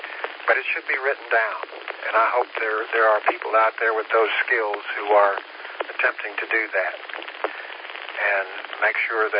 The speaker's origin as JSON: {"language": "English", "region": "Tennessee", "country": "United States", "tie": "born or raised there", "said": "I was raised in the South, and just over the mountains from the area that was so affected. Concern for my own people that are still back in Tennessee."}